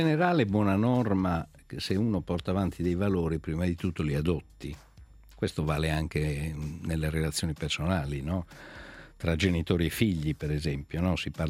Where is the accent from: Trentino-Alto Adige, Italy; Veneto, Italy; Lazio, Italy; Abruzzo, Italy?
Lazio, Italy; Rome; io anche perché essendo romano il Daie quindi mi riporta alle mie origini